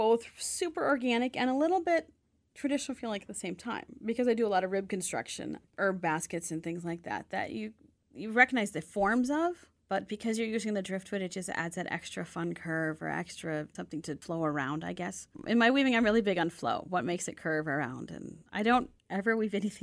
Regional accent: Bemidji, Minnesota, United States; we're from Bemidji anyway.

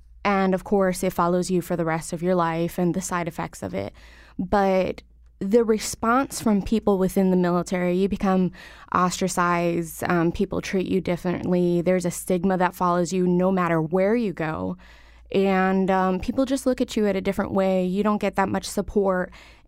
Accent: Waterbury, Connecticut, United States; also born or lived in Hartford; Well, I was born here in Hartford, raised in Waterbury, to a low-income family

